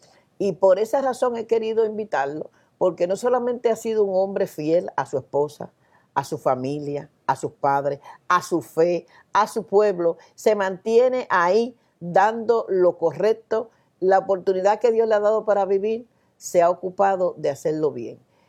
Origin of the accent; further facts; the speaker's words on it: Dominican Republic; Yo como dominicana, que vengo de una isla que es sumamente grande